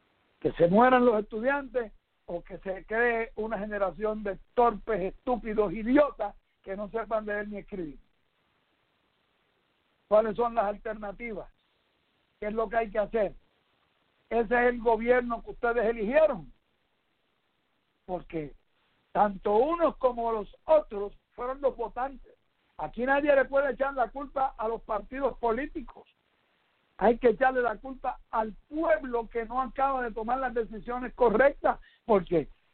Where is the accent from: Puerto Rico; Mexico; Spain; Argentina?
Puerto Rico; Somos los puertorriqueños los que elegimos nuestros gobernantes